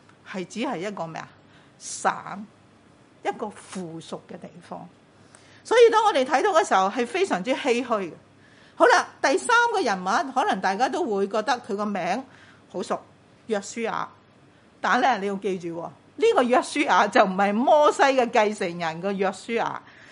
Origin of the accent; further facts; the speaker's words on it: Hong Kong; 我们一个即是香港人或者我们广东人说